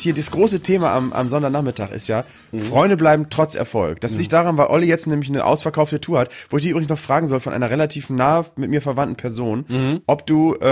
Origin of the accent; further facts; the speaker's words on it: Bremen, Germany; weil ich komme aus Bremen Nord.